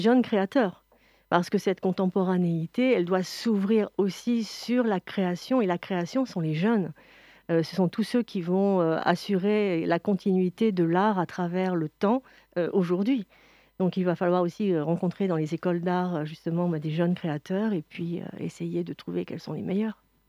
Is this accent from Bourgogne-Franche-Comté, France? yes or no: yes; Bourgogne-Franche-Comté, France; On est français, et la Bourgogne est une terre de saveurs